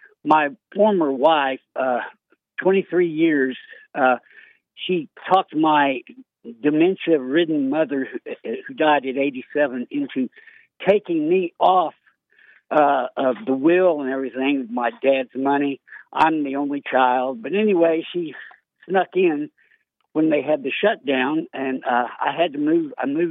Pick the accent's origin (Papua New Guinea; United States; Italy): United States; Decatur, Alabama; I grew up in Decatur, Alabama, way down south. I'm a southern boy.